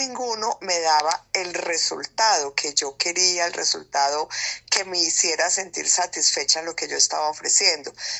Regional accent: Armenia, Quindío, Colombia; born there; llegué al departamento del Quindío y a la ciudad de Armenia. Yo soy nacida aquí y quería retribuirle a mi ciudad

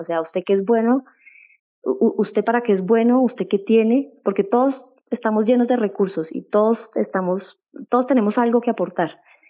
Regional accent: Bogotá, Colombia; O sea, los tres somos bogotanos

